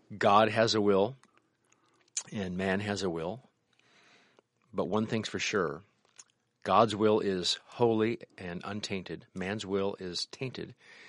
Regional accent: Midwest, United States; growing up in the Midwest, then moving out to Los Angeles, then moving out to the Boston area

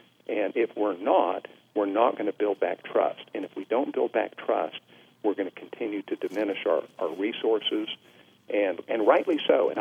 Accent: Montana, United States; I'm from Montana originally, so not a land that the Southern Baptist bastion

